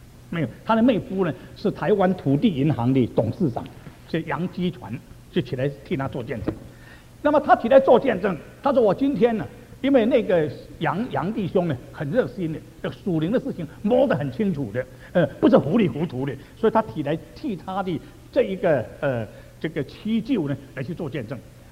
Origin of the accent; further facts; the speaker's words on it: China; 我们中国人呢、啊，好像约翰福音书第一章